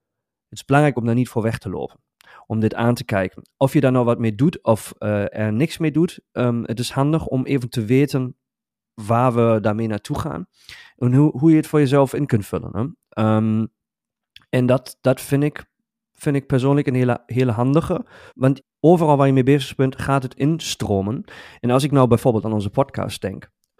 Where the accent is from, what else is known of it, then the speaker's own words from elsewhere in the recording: Paderborn, North Rhine-Westphalia, Germany; in mijn thuisstad, waar ik ben geboren, in Paderborn